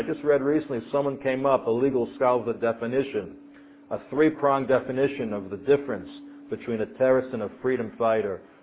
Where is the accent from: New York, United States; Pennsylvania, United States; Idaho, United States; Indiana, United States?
Indiana, United States; Muncie; I remember growing up in Muncie, there was a fellow in the shul